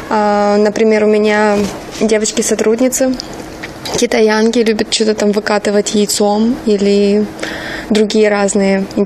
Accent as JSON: {"language": "Russian", "country": "Ukraine", "moved": "yes", "lives_now": "Dongguan, China", "said": "я с Украины. На данный момент проживаю в городе Дунгуан, провинции Гуандун."}